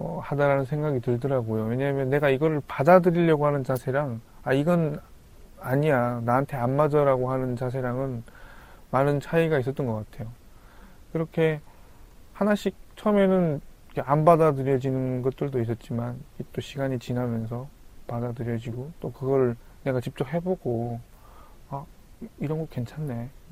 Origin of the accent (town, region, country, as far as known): North Korea; now in South Korea